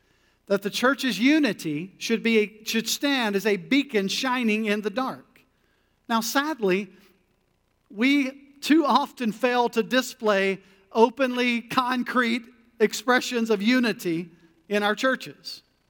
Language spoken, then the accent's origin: English; North Carolina, United States; I always joke, I was a PK growing up in Eastern North Carolina, and my dad was pastoring a big church